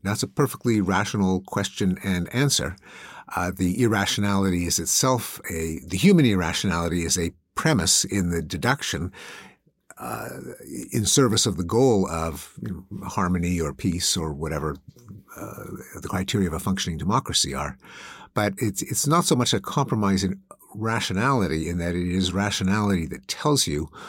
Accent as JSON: {"language": "English", "country": "Canada", "tie": "born or raised there", "said": "I grew up in Canada, which imported the British system."}